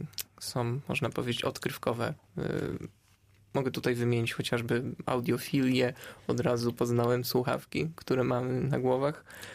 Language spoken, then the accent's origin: Polish; Zielona Góra, Lubusz Voivodeship, Poland; Ja pochodzę z Zielonej Góry, z parafii właśnie tutaj Matki Bożej Nieustającej Pomocy, tak jak Janek i Kasia. Obecnie studiuję we Wrocławiu.